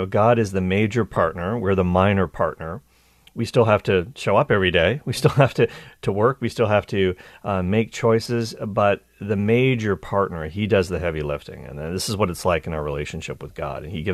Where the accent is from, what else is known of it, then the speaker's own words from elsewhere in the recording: Cole Harbour, Nova Scotia, Canada; That's where I'm from. I'm from Nova Scotia. From Cole Harbour, Nova Scotia, and my dear wife had never been to my home province.